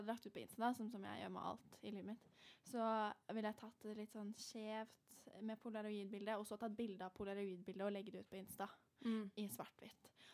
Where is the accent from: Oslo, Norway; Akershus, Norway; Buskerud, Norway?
Oslo, Norway; Og jeg er fra Oslo.